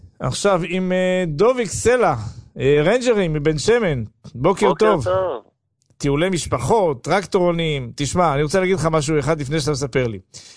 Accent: Jerusalem, Jerusalem District, Israel; born there; גם אני נולדתי בירושלים.

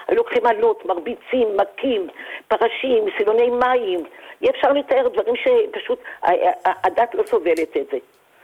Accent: Jerusalem, Jerusalem District, Israel; תשמע, אני ירושלמית, ויש פסוק שאומר זכור ימות עולם.

